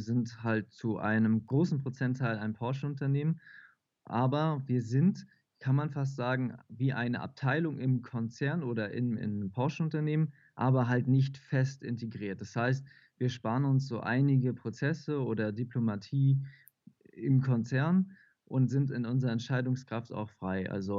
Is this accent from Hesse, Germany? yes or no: no; Hamburg, Germany; born there; now in Ludwigsburg, Germany; Ich komme aus Ludwigsburg, gebürtig komme ich aber aus Hamburg, aus dem schönen Hamburg.